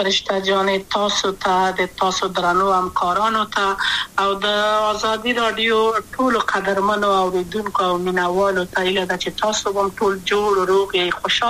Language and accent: Pashto; Kabul, Afghanistan; also born or lived in Wardak; زه خو اصلا د وردګو ولایت یم،